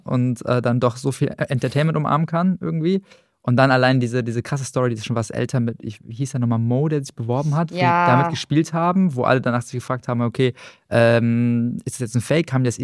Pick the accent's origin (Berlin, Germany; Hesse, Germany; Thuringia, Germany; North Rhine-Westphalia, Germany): North Rhine-Westphalia, Germany; Düsseldorf; Ich als Düsseldorfer